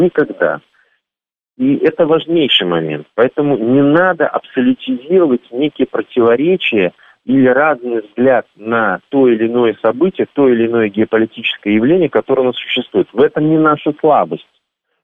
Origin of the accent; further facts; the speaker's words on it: Belarus; Я понимал, что я белорус. Я отличаюсь чуть-чуть в чем-то от тех, кто живет в Москве. У меня есть своя белорусская гордость.